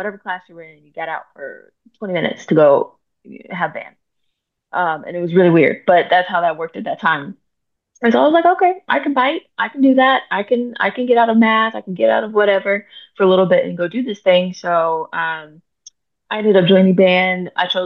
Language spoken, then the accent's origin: English; Midwest, United States; I came from the Midwest too, which is also very different from the South when it comes to band.